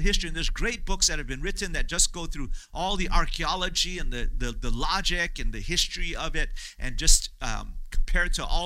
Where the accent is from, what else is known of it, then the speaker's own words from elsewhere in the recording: Hawaii, United States; I grew up in Hawaii. I love living on the islands, you know.